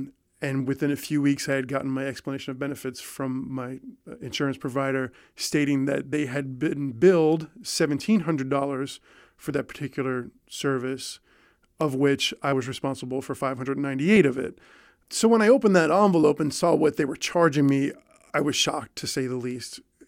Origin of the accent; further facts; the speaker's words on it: St. Petersburg, Florida, United States; I'm from St. Petersburg.